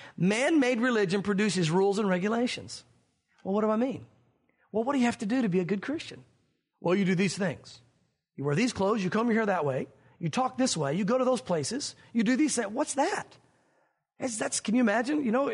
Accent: the South, United States; Now, growing up in the South, we hear that a lot.

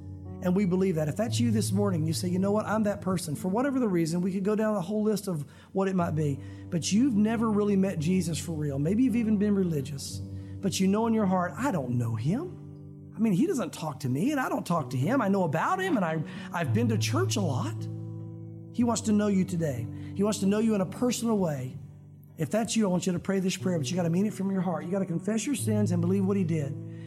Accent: Knoxville, Tennessee, United States; I grew up in Tennessee. Spent most of my life in Knoxville.

